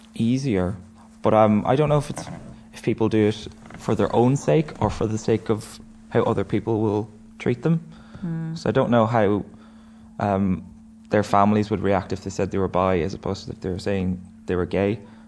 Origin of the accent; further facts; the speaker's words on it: Dublin, Leinster, Ireland; now in Letterkenny, Ireland; I've lived here for 13 years. I'm originally from Dublin, and we moved here in 2000.